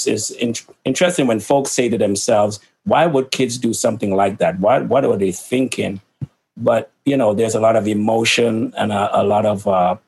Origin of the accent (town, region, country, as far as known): Jamaica; born or raised there; also born or lived in Manchester, England